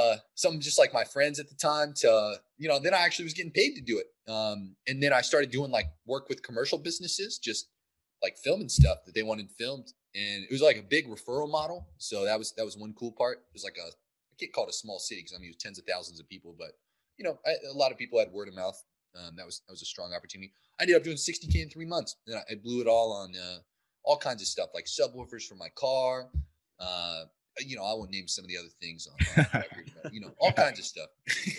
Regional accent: Cuyahoga Falls, Ohio, United States; also born or lived in Canton; Yeah, so I was actually born in Canton, But I was raised in this Akron area, which was a little city named Cuyahoga Falls specifically.

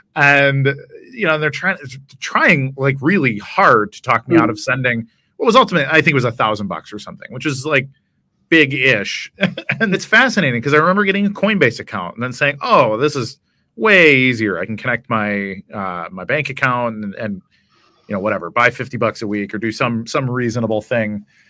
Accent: Chicago, Illinois, United States; I grew up in Chicago, and I knew people that worked at the Chicago Board of Trade or CME Group.

